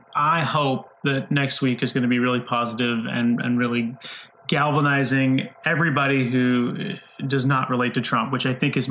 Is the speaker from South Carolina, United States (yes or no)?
yes; Columbia, South Carolina, United States; I'm from Columbia, South Carolina, 5 miles away, or excuse me, 5 hours by car away.